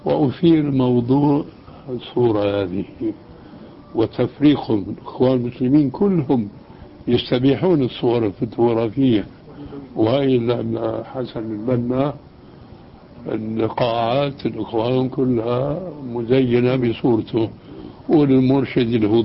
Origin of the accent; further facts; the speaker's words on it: Syria; وكما يقولون عندنا في الشام راحت أيام وجت أيام